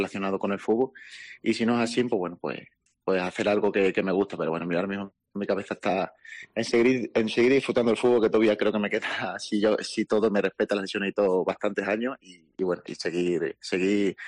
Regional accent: Extremadura, Spain; moved away; mayormente cuando me fui de aquí, de Extremadura.

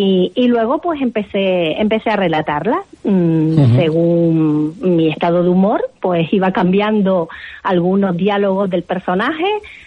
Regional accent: Canary Islands, Spain; el relato comienza en Gran Canaria, en mi tierra.

